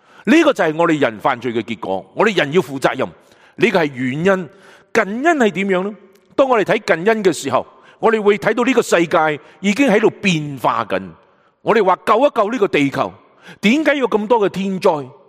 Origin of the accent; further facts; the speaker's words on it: China; 我哋特别我哋中国人食发菜